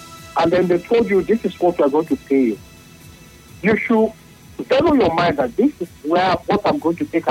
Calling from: Port Harcourt, Rivers, Nigeria; I'm calling from Port Hackett.

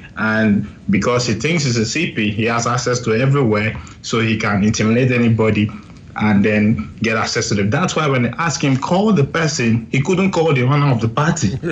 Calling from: Venice, Veneto, Italy; I'm calling from Venice in Italy.

